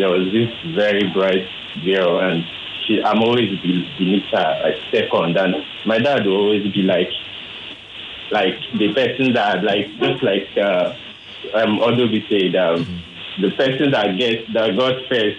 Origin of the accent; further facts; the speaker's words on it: Yaba, Lagos, Nigeria; from Yaba.